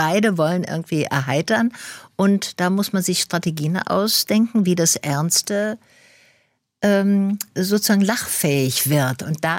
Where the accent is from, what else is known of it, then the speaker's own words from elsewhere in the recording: Tübingen, Baden-Württemberg, Germany; Ja, ich bin in Tübingen aufgewachsen. Ja. Natürlich kann ich Schwäbisch.